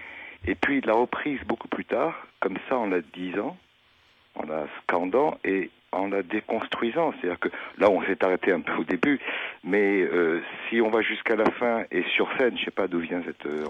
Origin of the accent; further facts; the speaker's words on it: Tunisia; born there; Attendez, mais je suis né en Tunisie, c'est vrai. Mais j'y suis né en 1942.